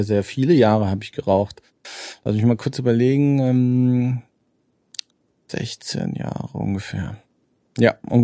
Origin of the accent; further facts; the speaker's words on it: Frankfurt, Hesse, Germany; now in Darmstadt, Germany; ich bin etwas nördlich aus der Schweiz. Ich komme aus dem Rhein-Main-Gebiet in Deutschland, gebürtig aus Frankfurt und aber jetzt mittlerweile seit 10 Jahren Darmstädter.